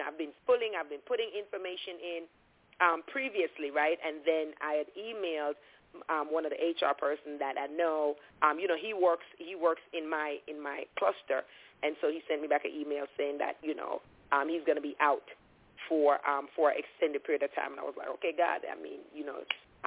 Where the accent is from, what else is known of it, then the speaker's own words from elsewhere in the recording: Jamaica; realized you're from Dominica. I'm from Jamaica.